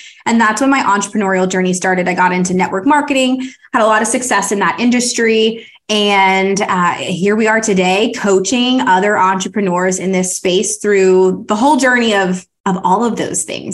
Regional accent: Pennsylvania, United States; moved away as an adult; I grew up in Pennsylvania and I couldn't get a full-time teaching position. So I moved to Arizona.

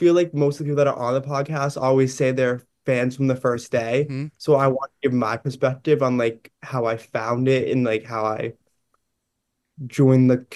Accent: Massachusetts, United States; now in Boston, United States; I'm 19 years old. I'm from Massachusetts. I'm currently living in Boston for college.

